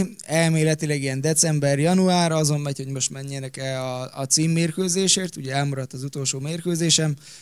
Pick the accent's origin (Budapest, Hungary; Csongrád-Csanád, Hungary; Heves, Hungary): Heves, Hungary; Sirok; én alapvetően Eger környékén Sirokról származok, most már hivatalosan Egri van a lakcímkártyámon, szóval ide költöztem, de még ingázok Amerika meg Eger között.